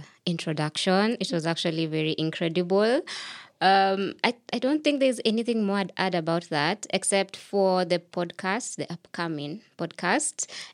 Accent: Nairobi, Kenya; So I grew up in Nairobi. Okay. So most of my experience has been in Nairobi.

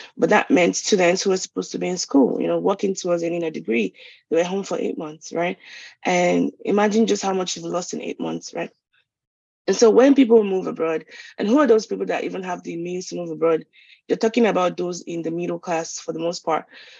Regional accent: Lagos, Nigeria; I can't speak for the whole of Nigeria. I was brought up in Lagos.

